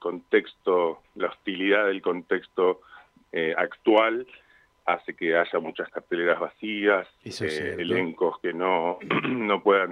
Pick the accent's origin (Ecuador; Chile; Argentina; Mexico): Argentina; Trelew, Chubut; yo soy un actor de teatro callejero, pero de la Patagonia. Yo no soy de acá, de Capital Federal, ni de Buenos Aires, soy de la Patagonia